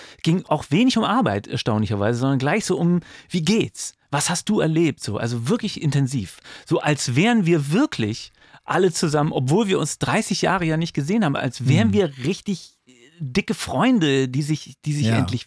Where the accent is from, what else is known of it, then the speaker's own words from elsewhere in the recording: Lower Saxony, Germany; now in Berlin, Germany; Also Niedersachsen, wo ich aufgewachsen bin, da ist aus der Schulzeit immer noch so eine Clique übrig